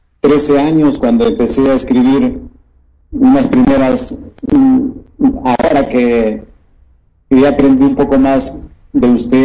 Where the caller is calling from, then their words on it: Lima, Peru; Gracias, muchas gracias. Muy buenas noches desde Lima